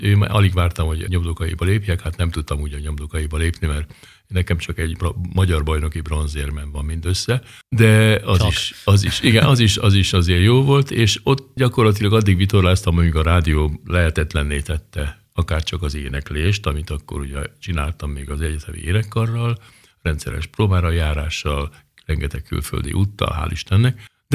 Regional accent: Keszthely, Zala, Hungary; gyerekkoromban ott nőttem fel a vízparton, a szüleimnek 200 méterre a víztől volt a házuk, ahol én fölnőttem. Keszthelyen nagyon szép környezetben

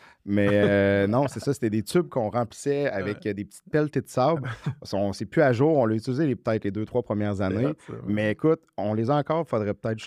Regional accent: Matane, Quebec, Canada; Je viens de Matane aussi.

